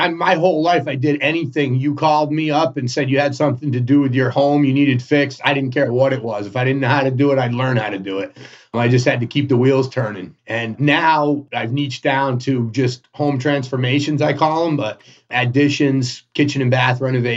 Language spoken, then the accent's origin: English; Connecticut, United States; also born or lived in New York; I lived in New York for the first time and I'm from Connecticut. So I moved back to Connecticut because my family